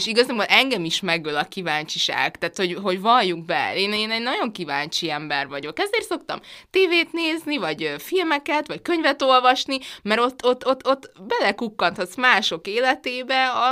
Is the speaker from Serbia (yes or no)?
no; Budapest, Hungary; Én budapesti vagyok, amúgy 9. kerületben lakom.